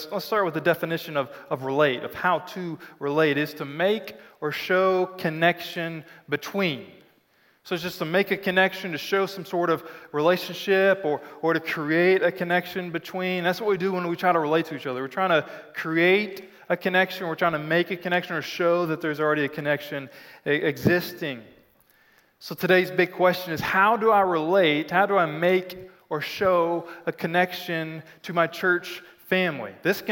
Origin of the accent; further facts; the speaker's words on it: Arkansas, United States; I'm from Arkansas. And in Arkansas, one of the things you do when you meet somebody is you try to find the common relationship.